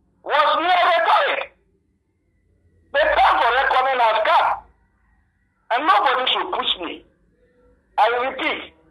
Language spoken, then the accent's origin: English; Ghana; I'm safe. I'm a Ghanaian. I don't fear anything.